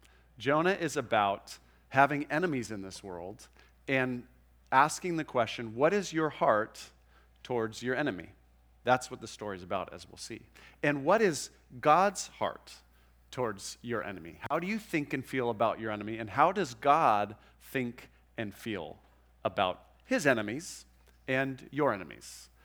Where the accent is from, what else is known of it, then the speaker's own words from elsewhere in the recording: United States; but as an American, it feels like we have more and more enemies.